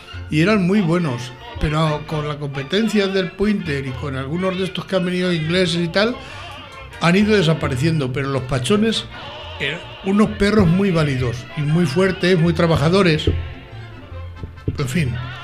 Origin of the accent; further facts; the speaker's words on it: Santa María del Campo Rus, Castilla-La Mancha, Spain; porque soy natural de Santa María del Campo Rus.